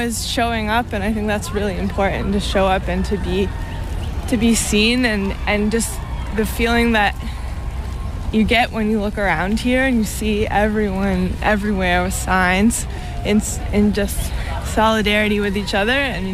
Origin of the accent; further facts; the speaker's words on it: Vermont, United States; I'm from Vermont.